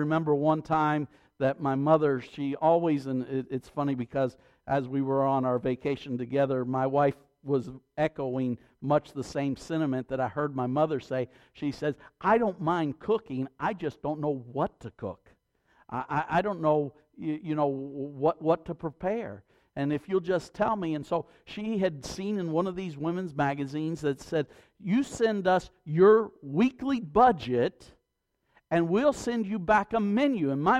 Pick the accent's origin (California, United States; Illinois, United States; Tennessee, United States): Tennessee, United States; Knoxville; my father was a preacher, is a preacher, and we grew up in Knoxville, Tennessee. We had a garden the size of an acre.